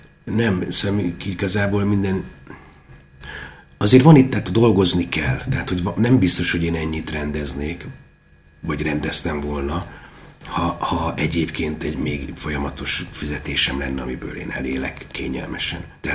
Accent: Tatabánya, Komárom-Esztergom, Hungary; hogy én Tatabányai vagyok

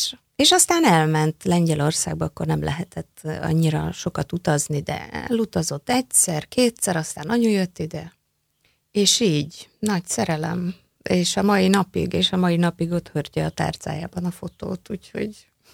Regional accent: Budapest, Hungary; born there; így születtem Magyarországon és Budapesten, és mindenféle klimatikus és más viszonyok miatt én azért mégiscsak itthon, Budapesten érzem magam otthon.

